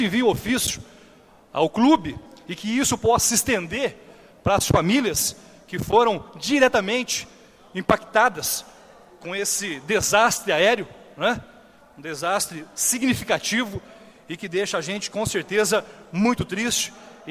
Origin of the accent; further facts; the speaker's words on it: Brazil; E nós, como somos brasileiros, sofremos talvez bem mais do que os demais países